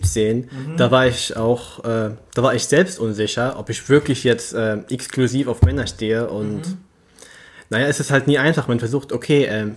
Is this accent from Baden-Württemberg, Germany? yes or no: no; Berlin, Germany; Also ich bin hier auch geboren in Berlin.